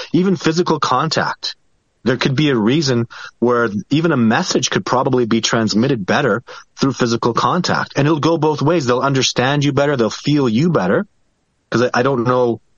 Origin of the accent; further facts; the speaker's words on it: Canada; I'm Canadian, man.